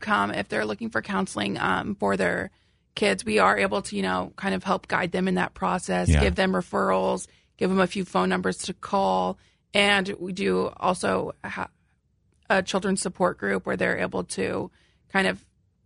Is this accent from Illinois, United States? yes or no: yes; Illinois, United States; I'm actually from Stark County, which is over by Kewaunee.